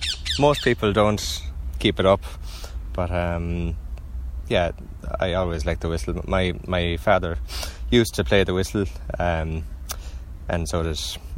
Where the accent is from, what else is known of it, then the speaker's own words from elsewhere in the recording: Ring, Munster, Ireland; So I come from Anraing, or Ring, down in the Waterford, Gaeltacht, in the southeast of Ireland.